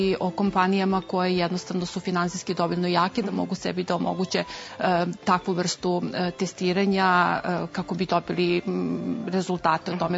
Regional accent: Serbia; To što se skraćeno radno vreme kod nas u Srbiji vezuje za neke krizne momente zapravo uopšte nije slučajno

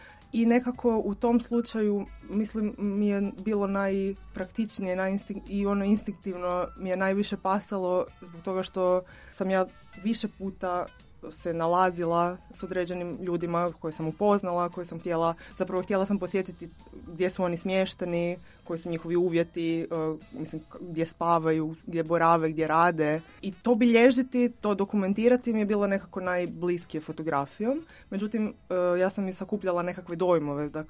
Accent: Umag, Istria County, Croatia; ja sam s mora, znači ja sam iz Umaga, što je u Istri, na ono, turistički grad na obali, i imam cijeli život taj doticaj s turizmom, znači rođena sam u turizmu, u obitelji koja se bavi turizmom

